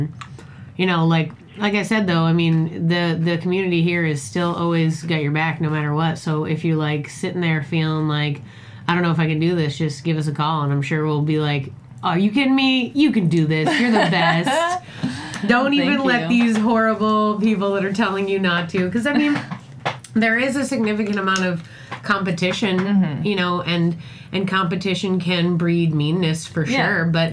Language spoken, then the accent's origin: English; Boston, Massachusetts, United States; moved away; If only just because I always want to defend New York because I'm from Boston, and Boston is an angry, horrible place.